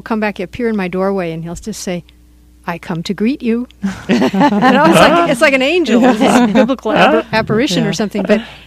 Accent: California, United States; Now, I'm a Californian. I've been through earthquakes all my life.

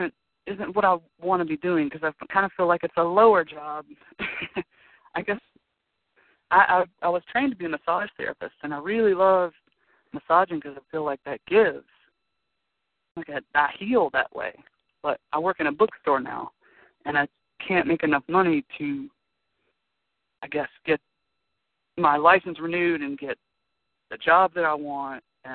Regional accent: Mississippi, United States; I'm from Mississippi.

